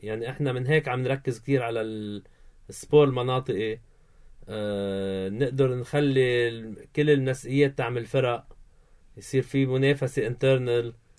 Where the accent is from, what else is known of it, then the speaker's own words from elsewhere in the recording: Lebanon; هاي مشكله عندنا بلبنان بموقفهم الشخصي